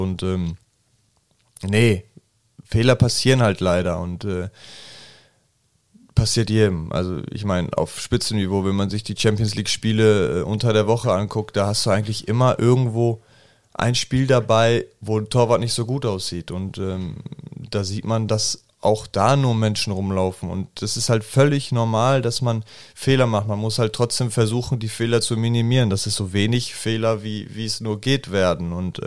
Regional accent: Münster, North Rhine-Westphalia, Germany; born there; Es ist halt meine Geburtsstadt und ich habe halt immer noch meine ganze Familie dort.

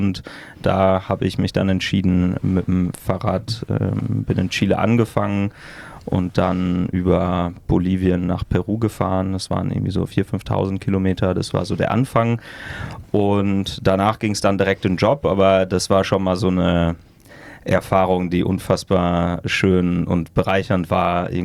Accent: North Rhine-Westphalia, Germany; now in Berlin, Germany; Ich komme aus der Nähe von Münster. So ein Dorf, was die meisten Münsteraner auch nicht kennen, deswegen sagen wir einfach Münster. Und bin dann vor ein paar Jahren, ich glaube 5 Jahre sind es her, nach Berlin gezogen.

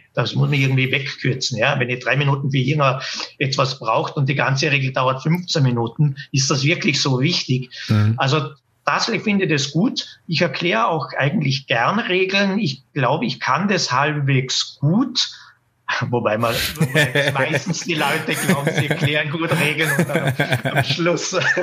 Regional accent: Schruns, Vorarlberg, Austria; von meinem Heimatort Schruns mitgenommen habe

